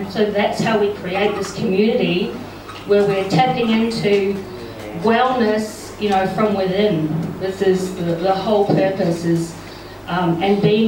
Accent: New Zealand; now in Australia; I'm originally from New Zealand years ago

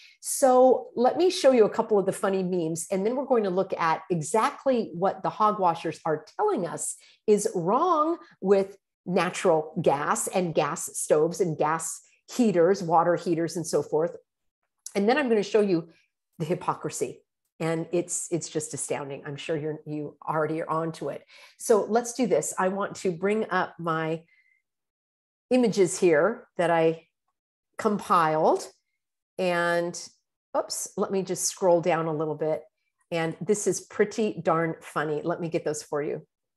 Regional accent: California, United States; Now, I grew up in Orange County, went to Disneyland as a child

